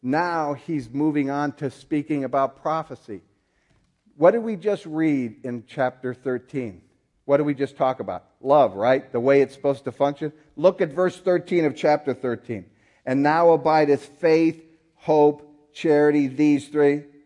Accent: Minnesota, United States; I was from Minnesota, and it got cold in Minnesota.

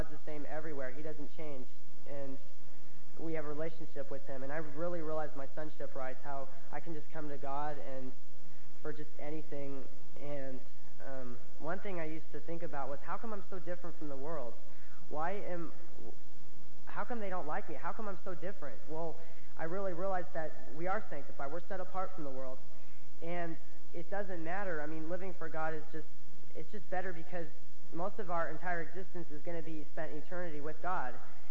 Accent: California, United States; I'm 19 and I'm from California.

